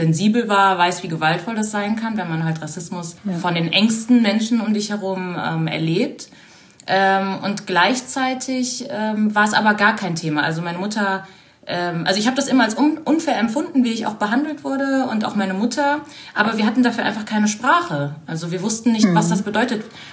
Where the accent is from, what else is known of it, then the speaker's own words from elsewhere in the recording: Germany; also born or lived in Brazil; Also ich bin ja in Brasilien geboren und als ich 3 Jahre alt war, hat meine Mutter meinen Stiefvater kennengelernt. … Und dann sind wir nach Deutschland.